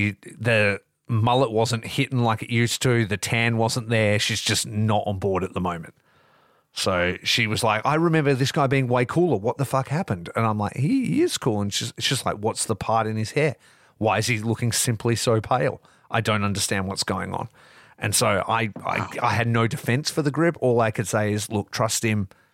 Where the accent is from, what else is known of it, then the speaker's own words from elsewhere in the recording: Australia; Absolutely. That's part of being Australian. You can't have anything cool.